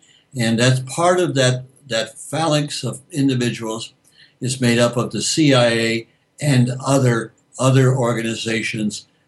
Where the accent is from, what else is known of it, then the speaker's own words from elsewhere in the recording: New England, United States; moved away as an adult; Since I was born and bred in New England, I didn't like warm weather all that much, so I went to Alaska, and I went there broke.